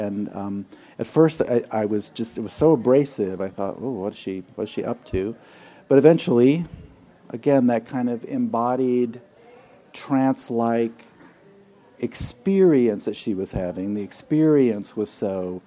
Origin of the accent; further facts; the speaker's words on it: New York, United States; now in San Francisco, United States; I think when I came here from New York, I was, you know, a typical New York snob